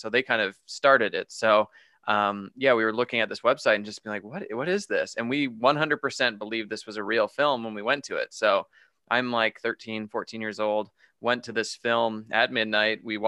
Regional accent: Canada; now in Las Vegas, United States; I live in Las Vegas and I'm from Canada originally. So I've been here, I think, 14 years now

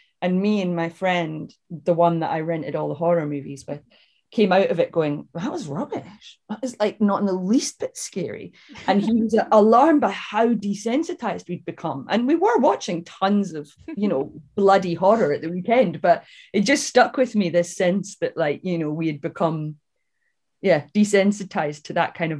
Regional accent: Edinburgh, Scotland, United Kingdom; because obviously we grew up in Edinburgh and there was Edinburgh International Film Festival.

